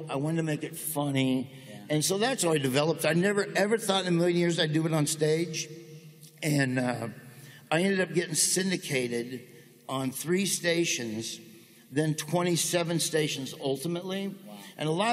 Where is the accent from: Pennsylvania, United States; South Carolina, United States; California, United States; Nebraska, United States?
Nebraska, United States; I come from Nebraska, and I'm just a country kid from Nebraska